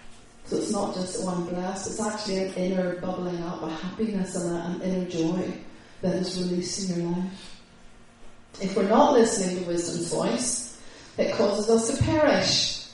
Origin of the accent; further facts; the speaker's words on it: Ireland; I'm an Irish woman. I'm a fighter.